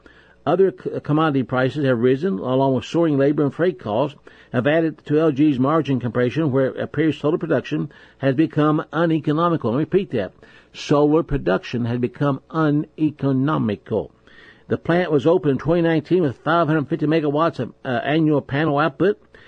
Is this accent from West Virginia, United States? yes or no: yes; West Virginia, United States; because I come from West Virginia, we have been one of the largest coal-producing states in this in the nation for years and years.